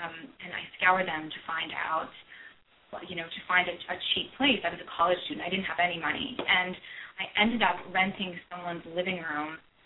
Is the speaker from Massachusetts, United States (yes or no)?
no; Ohio, United States; moved away as an adult; now in New York City, United States; No, I grew up in Ohio, and I always dreamed of going to the big city. I knew from the time I was a small child I did not want to stay in Ohio